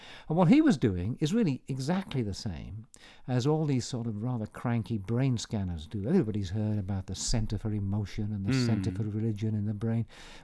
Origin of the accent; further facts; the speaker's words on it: Wales, United Kingdom; I'm Welsh, so I'm kind of naturally proud of that.